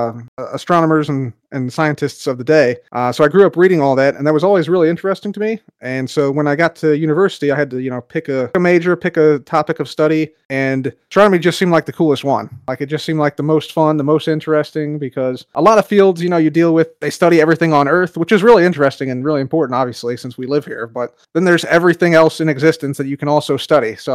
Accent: Chicago, Illinois, United States; I was a fan of the Chicago Cubs baseball team because I'm from Chicago area.

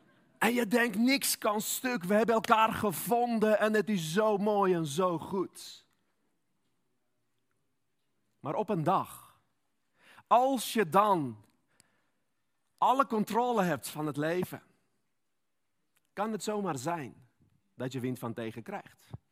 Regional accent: Armenia; Dutch is a second language; now in Netherlands; ik kom uit Armenië en Armeniërs kunnen niet echt zeilen. Wij hebben veel bergen, maar geen water, geen zee.

